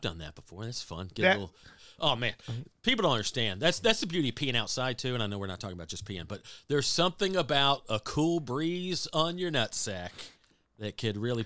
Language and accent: English; the South, United States; Yeah, growing up in the South, like, you know, I was still 5 hours from the ocean where I live